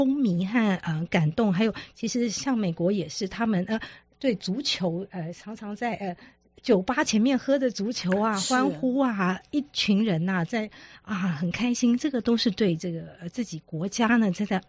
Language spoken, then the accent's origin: Chinese; Yilan, Yilan County, Taiwan; 对，宜兰